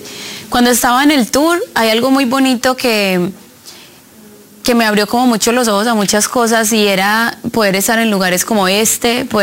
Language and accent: Spanish; Colombia; aunque soy latinoamericana, de otros países. Yo soy colombiana, en el disco tengo vallenato, en el disco puedes escuchar como varios guiños a mi país